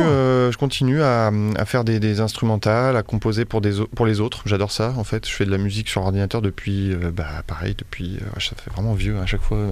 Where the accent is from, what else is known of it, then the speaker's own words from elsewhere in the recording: Mâcon, Bourgogne-Franche-Comté, France; also born or lived in Chalon-sur-Saône; Je suis né à Chalon, mais je suis mâconnais. J'ai grandi à Mâcon.